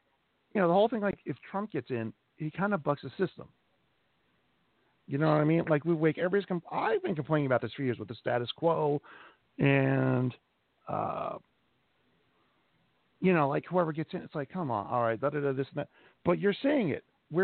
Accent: New York, United States; I mean, I'm a New Yorker. I remember when she was senator in New York, and she did shit.

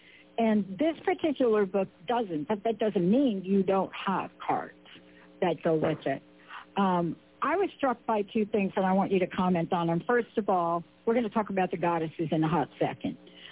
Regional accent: Bronx, New York, United States; if you knew that I grew up in the Bronx, New York

